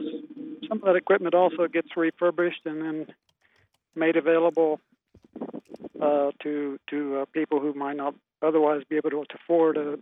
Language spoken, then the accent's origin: English; Pataskala, Ohio, United States; Are you talking about I'm from Pataskala. I'm not sure if I'm the person you were.